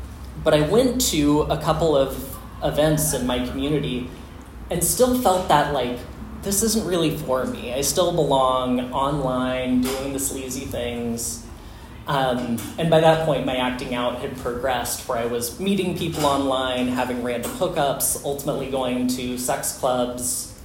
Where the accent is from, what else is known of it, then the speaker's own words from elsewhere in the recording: Oklahoma, United States; I grew up in Oklahoma and knew that I had some gender stuff going on.